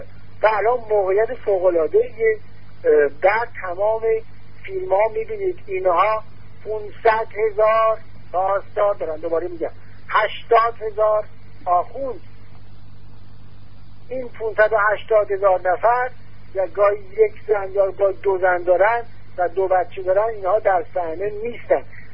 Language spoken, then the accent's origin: Persian; Iran; ما که ایرانی هستیم